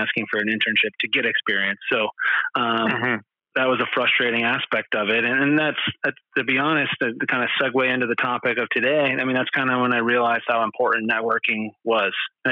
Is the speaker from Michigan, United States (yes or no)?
yes; Michigan, United States; moved away as an adult; also born or lived in Boston / New Hampshire / Stamford, Connecticut; So I grew up in Michigan. After high school, moved to the Boston area for 2 years, played junior hockey, ended up going to college in New Hampshire